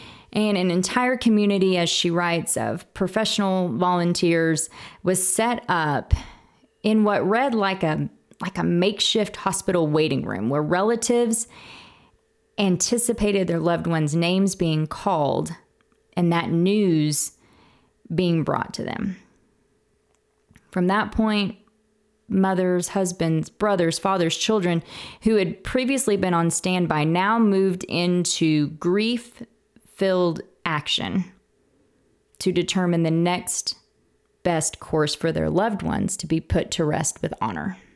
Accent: Oklahoma, United States; I'm from Oklahoma, and it's one of those things, you remember where you were when you heard the news of the bombing, if you're an Oklahoman.

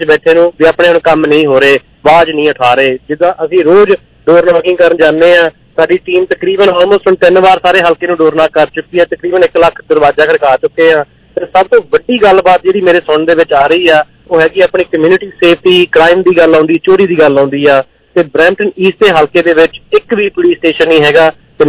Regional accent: Canada; ਮੈਂ ਜੀ ਪੰਜਾਬ ਤੋਂ ਨਹੀਂ ਹੈਗਾ, ਮੈਂ ਇੱਥੇ ਕੈਨੇਡਾ ਦਾ ਹੀ

